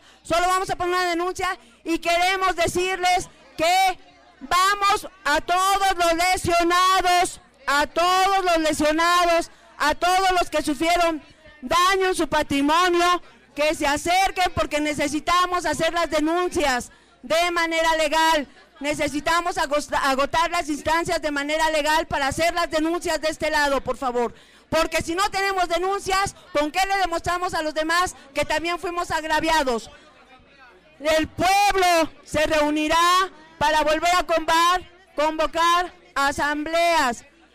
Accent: Mexico; Vamos a demostrarle al mundo que somos indios con mucho orgullo y somos mexicanos en este país.

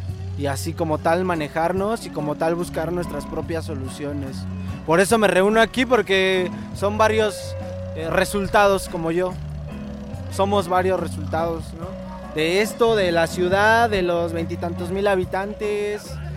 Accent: San Miguel Ajusco, Mexico City, Mexico; yo soy orgullosamente de San Miguel Ajusco.

